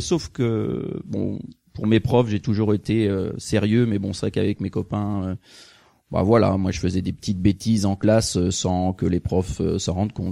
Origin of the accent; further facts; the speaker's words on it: Pornic, Pays de la Loire, France; Alors, moi je viens de la région de la Loire-Atlantique, voilà, donc proche de Nantes. J'ai fait mon lycée, mon collège et ma primaire dans un petit port de plaisance qui s'appelle Pornic. Et ensuite, j'ai fait mes études, ma fac, je l'ai fait à Nantes.